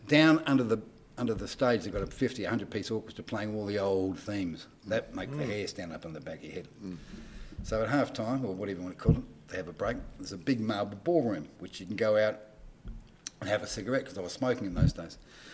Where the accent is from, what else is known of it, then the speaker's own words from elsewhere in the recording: Woodville South, South Australia, Australia; I'm originally from Woodville South.